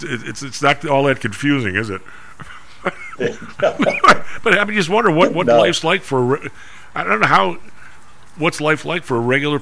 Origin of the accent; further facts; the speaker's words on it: Ireland; this is mindful of … being Irish, the Irish and the Brits.